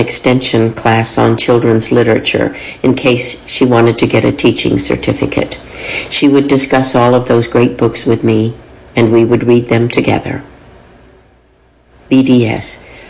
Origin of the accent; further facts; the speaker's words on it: Midland, Texas, United States; The difference, of course, is that Midland is in West Texas, where we didn't have trees, but we did have sandstorms.